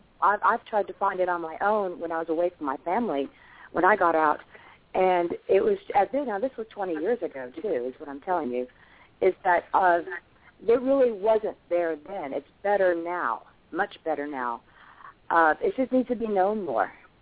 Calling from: Nashville, Tennessee, United States; I'm calling from Nashville, Tennessee.

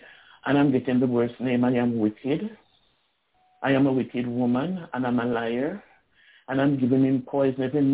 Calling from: Florida, United States; I'm calling from Florida.

